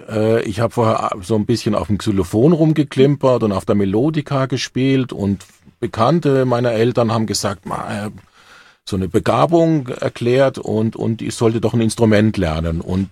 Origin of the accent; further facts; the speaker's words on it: Heidelberg, Baden-Württemberg, Germany; Also ursprünglich bin ich in Heidelberg geboren, aufgewachsen und habe dort an der Musikschule Akkordeon gelernt